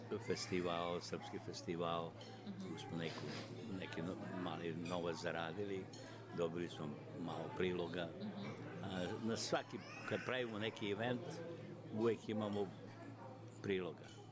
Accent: Novi Bečej, Vojvodina, Serbia; also born or lived in Belgrade; ali ja nisam Beogradan. Tamo sam samo išao u školu, pa inače sam iz Novog Beča, iz Banata. Tamo sam se rodio, odrastao.

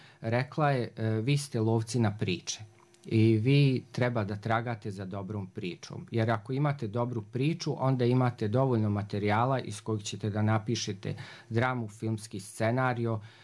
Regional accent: Banja Luka, Republika Srpska, Bosnia & Herzegovina; rođen sam u Banja Luci i odrastao sam, danas se zove Lazarevo, nekad je zvao se Budžak. Rođen sam i odrastao u radničkoj porodici

